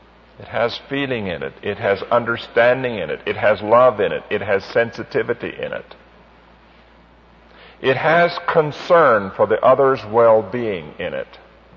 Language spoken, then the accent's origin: English; Midwest, United States; My wife came basically from the South. I came from the Midwest.